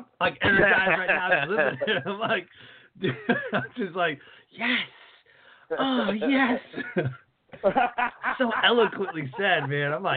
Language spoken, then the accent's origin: English; Detroit, Michigan, United States; I mean, I grew up in Detroit. Super bad.